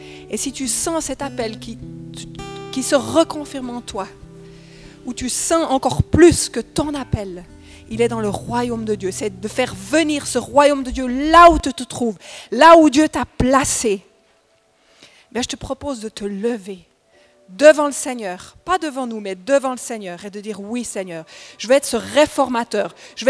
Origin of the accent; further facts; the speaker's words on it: Switzerland; Et souvent, les Suisses, on est neutre. On a un passeport, on est neutre.